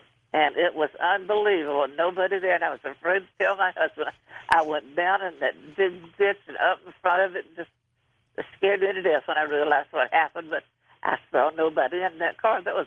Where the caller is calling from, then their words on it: Las Vegas, Nevada, United States; In Las Vegas.